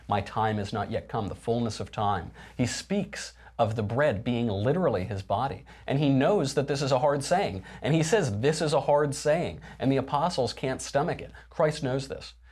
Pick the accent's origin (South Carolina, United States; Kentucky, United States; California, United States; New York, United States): New York, United States; I'm from New York, and yes, it's very hard.